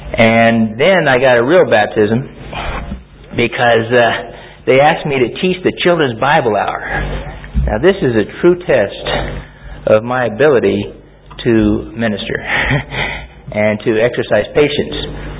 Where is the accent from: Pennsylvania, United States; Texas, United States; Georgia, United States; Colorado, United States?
Colorado, United States; Denver; now in California, United States; because I'd only been in California for less than a year, and I came from Denver, Colorado, and I didn't know anybody.